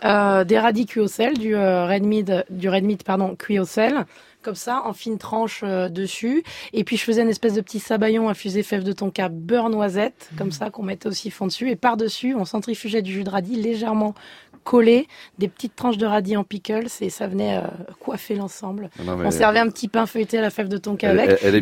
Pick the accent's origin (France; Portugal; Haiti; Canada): France; Paris, Île-de-France; Mais je suis parisienne